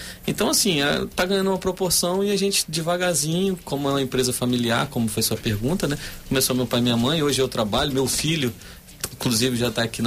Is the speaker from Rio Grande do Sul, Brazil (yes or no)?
no; Vitória, Espírito Santo, Brazil; also born or lived in Colatina; Mas a gente sempre morou aqui em Vitória, nós moramos um ano só em Colatina. E depois a nossa vida foi toda aqui em Vitória. Vitória não, Cariacica e depois Jacaraípe